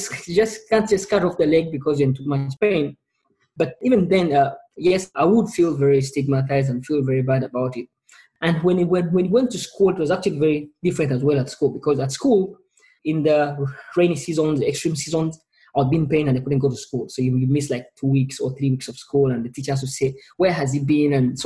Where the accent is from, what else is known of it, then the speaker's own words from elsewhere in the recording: Kampala, Central Region, Uganda; born there; I was born in Kampala, Uganda, a small East African country.